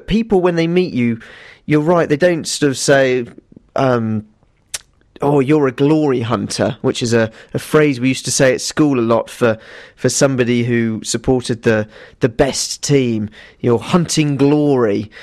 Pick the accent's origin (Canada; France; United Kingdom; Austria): United Kingdom; Winchester, South East England; I'm from a little town called Winchester, which is in Hampshire.